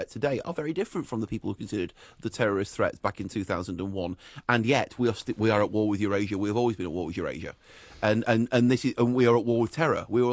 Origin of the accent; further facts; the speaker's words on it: England, United Kingdom; I grew up in England in the 1970s with a family with an Irish background